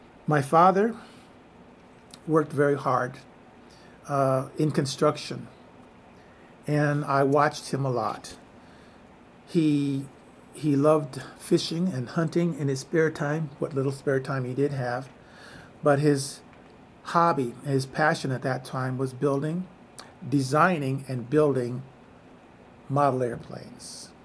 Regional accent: Los Angeles, California, United States; I was born in Los Angeles, specifically an area called Watts, which is in the Compton Willowbrook area, which is a predominantly African-American or black community. But shortly after that, we moved to more toward the central Los Angeles, where I went to public schools.

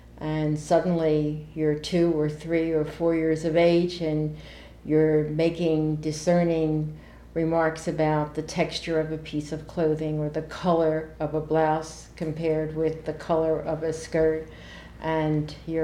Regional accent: Winthrop, Massachusetts, United States; born there; I was born in Winthrop, Massachusetts in 1930. And I was the first born of three children.

